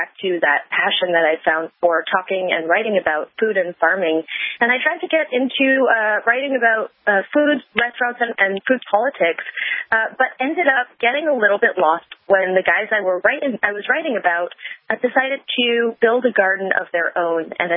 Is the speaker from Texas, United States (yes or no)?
no; New York City, New York, United States; I grew up here in New York City in a two-bedroom apartment that I shared with my parents and my sister and my dad's small business.